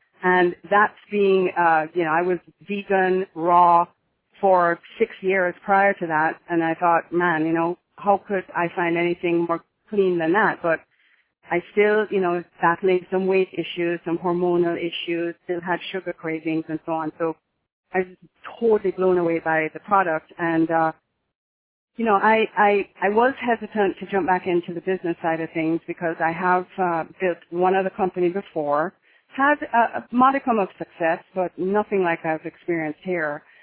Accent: Jamaica; moved away as an adult; now in Encinitas, United States; I live in Southern California in Encinitas, California. I'm originally from Jamaica. My family and husband and two kids moved here in 1999, and I've made my home here in San Diego since then.

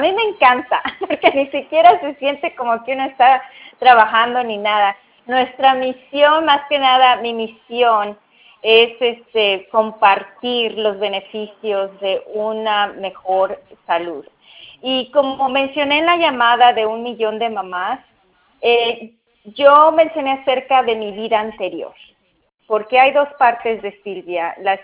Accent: Mexico; now in United States; Nacida y criada en México, y me vine a los Estados Unidos a vivir el sueño americano, ¿no?

